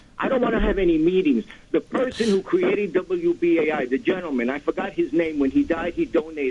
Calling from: Manhattan, New York, United States

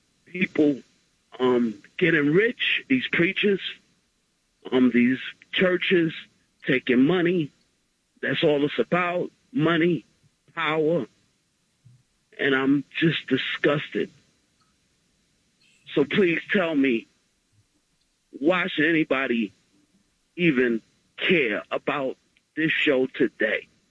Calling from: New York, United States; In Rockland County.

